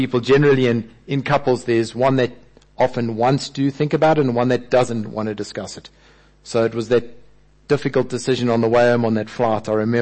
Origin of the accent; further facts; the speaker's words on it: Durban, KwaZulu-Natal, South Africa; I was in Joburg at the time. And I thought, I really miss that. You know, I grew up in Durban